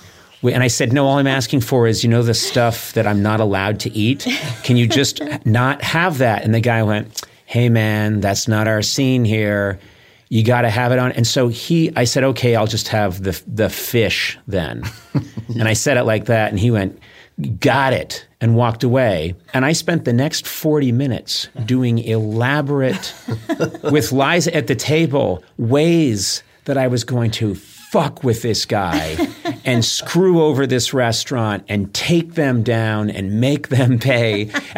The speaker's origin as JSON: {"language": "English", "region": "East Coast", "country": "United States", "tie": "born or raised there", "lives_now": "Los Angeles, United States", "said": "I grew up on the East Coast. I spent a lot of time traipsing around the woods and stuff when I was sent off to camp."}